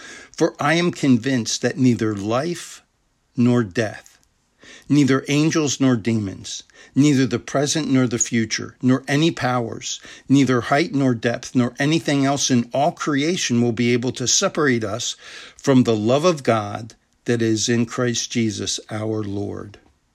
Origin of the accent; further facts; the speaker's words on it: Maryland, United States; I had the privilege of growing up in Baltimore County. My parents owned waterfront property on the Chesapeake Bay.